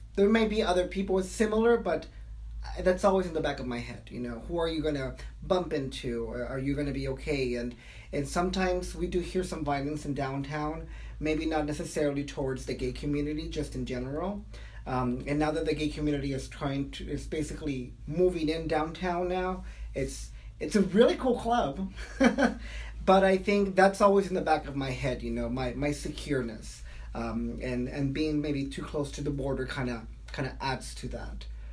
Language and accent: English; Texas, United States; growing up in the Valley also, maybe, I don't know if it's just me, but, you know, we also have that fear, me as being gay, having the border so close to us